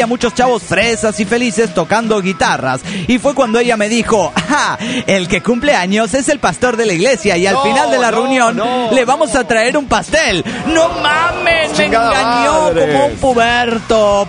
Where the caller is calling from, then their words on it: Guatemala City, Guatemala Department, Guatemala; de Guatemala, Guatemala.